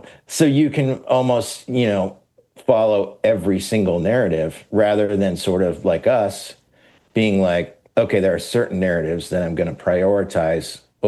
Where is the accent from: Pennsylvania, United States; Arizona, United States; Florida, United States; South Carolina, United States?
Pennsylvania, United States; State College; I mean, that's my hometown. Mm-hmm. That's where I grew up. That's where I went to college. This is where my parents still live, you know?